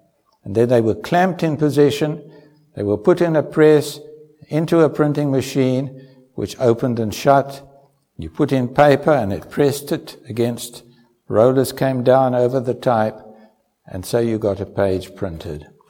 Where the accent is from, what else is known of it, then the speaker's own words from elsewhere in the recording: Ermelo, Mpumalanga, South Africa; From the age of 3 and a half, I grew up in Ermelo.